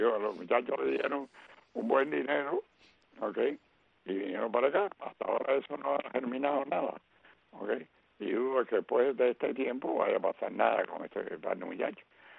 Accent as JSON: {"language": "Spanish", "country": "Cuba", "said": "Yo como atleta lo respeto, y como cubano también"}